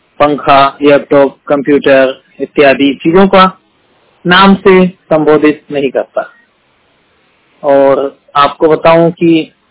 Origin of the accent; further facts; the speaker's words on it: Madhya Pradesh, India; मध्य प्रदेश से हूँ।